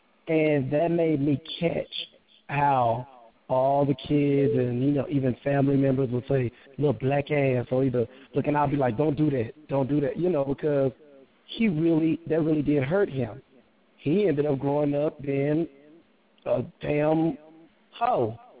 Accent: Dallas, Texas, United States; I grew up around Hispanic, white, black. I didn't really see racism where I come from in Dallas.

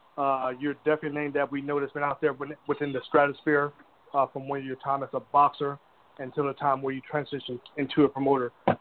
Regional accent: Tampa, Florida, United States; Hey, this is … I'm from Tampa.

